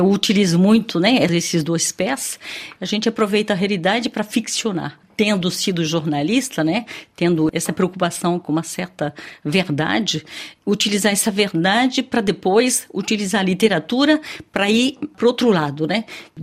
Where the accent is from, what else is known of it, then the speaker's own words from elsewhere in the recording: Mato Grosso do Sul, Brazil; born there; moved away; eu nasci no Mato Grosso do Sul, fui estudar em São Paulo e depois vim para cá.